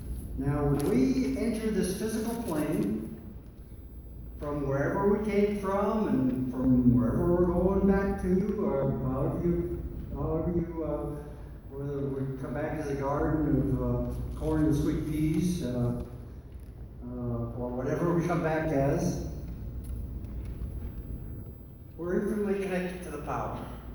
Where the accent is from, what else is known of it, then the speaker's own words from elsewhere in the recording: Boston, Massachusetts, United States; I was raised in the Boston area.